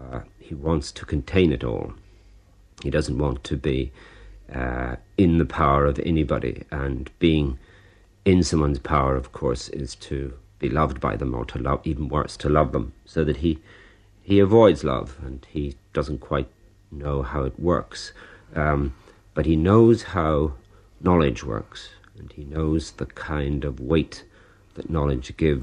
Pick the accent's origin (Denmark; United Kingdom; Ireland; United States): Ireland; as an Irishman